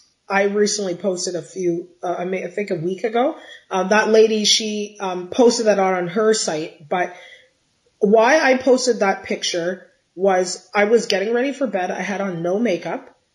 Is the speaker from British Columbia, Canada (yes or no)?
no; Guelph, Ontario, Canada; I grew up in Guelph, Ontario, and I still reside here. And it has always been a green, holistic community. And we are surrounded by farms.